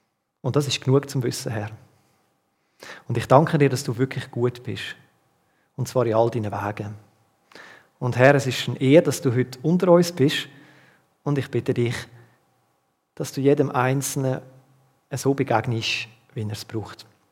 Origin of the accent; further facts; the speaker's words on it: Wohlen, Aargau, Switzerland; ich komme ursprünglich aus Wohlen, Kanton Aargau.